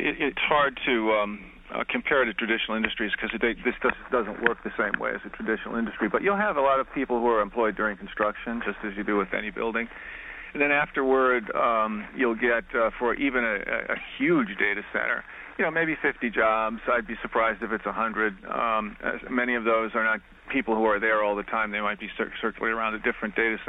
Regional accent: Dubuque, Iowa, United States; Yeah, I'm out in Dubuque, Iowa. It's my hometown.

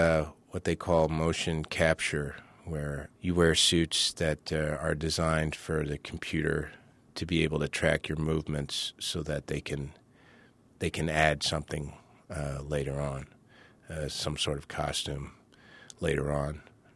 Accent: Kentucky, United States; when I tell people I'm from Kentucky, everybody always sounds so surprised because they don't hear a Southern accent.

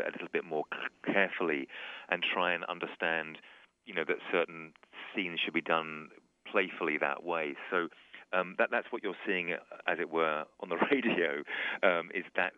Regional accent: United Kingdom; He's French, I'm British.

